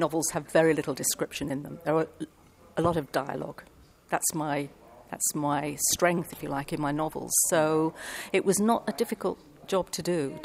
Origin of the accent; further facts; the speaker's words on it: England, United Kingdom; But being English and polite, I waited to be asked by somebody to do it.